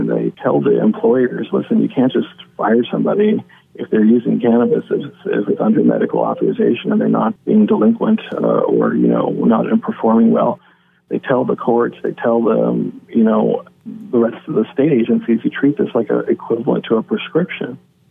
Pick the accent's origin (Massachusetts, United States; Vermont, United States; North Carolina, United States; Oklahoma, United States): Oklahoma, United States; Muskogee; I grew up in Muskogee, and I know what I heard growing up from my teachers and the community about the dangers of drugs and marijuana in particular.